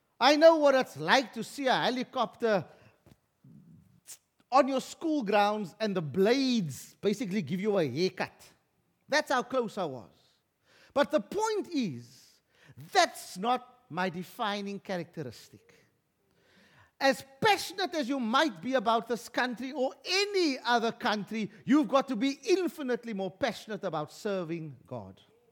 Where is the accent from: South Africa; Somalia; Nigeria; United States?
South Africa; Western Cape; I am not a South African before I am a Christian. I'm not even a Cape Colored before I'm Christian.